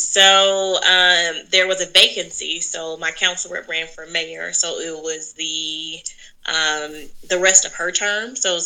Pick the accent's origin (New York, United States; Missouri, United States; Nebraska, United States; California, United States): Missouri, United States; St. Louis; now in Texas, United States; I'm not a native Texan myself. I'm from St. Louis originally, so I've been here 12 years.